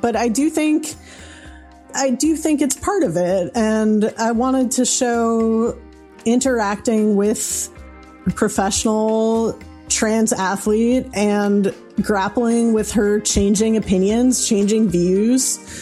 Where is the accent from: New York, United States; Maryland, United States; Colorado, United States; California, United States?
New York, United States; Astoria; my hometown Astoria bookshop here in Queens.